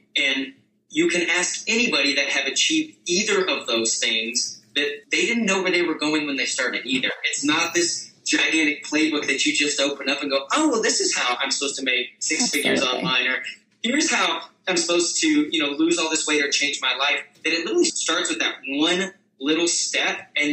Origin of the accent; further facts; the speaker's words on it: Texas, United States; I always talk about this as, you know, growing up in West Texas, I was a kid that I did enjoy performing and entertaining people.